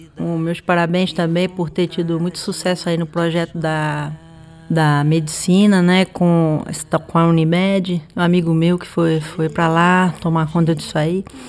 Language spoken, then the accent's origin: Portuguese; Santa Rosa de Viterbo, São Paulo, Brazil; Eu sou paulista, da divisa de Minas Gerais com São Paulo.